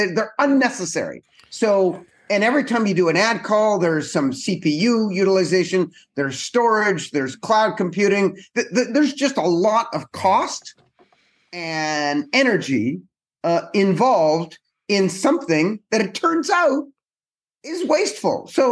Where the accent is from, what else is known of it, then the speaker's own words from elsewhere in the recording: Canada; I'm Canadian. I grew up in Canada, which is kind of like halfway between the UK and the US.